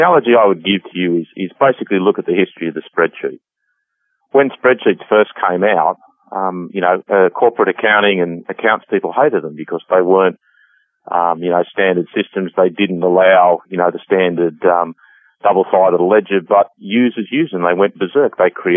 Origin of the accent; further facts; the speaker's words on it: Australia; accent: Australian; Yes, good morning. I hope you can all understand my accent from this side of the world.